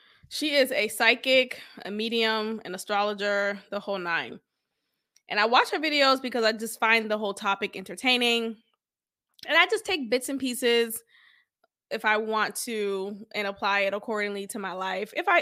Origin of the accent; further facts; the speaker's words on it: Boston, Massachusetts, United States; But I could talk about Boston because I'm from Boston.